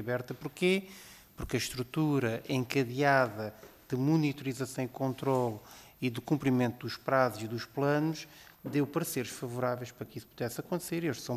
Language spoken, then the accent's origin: Portuguese; Algarve, Portugal; mas a mim, como algarvio, preocupa uma questão da água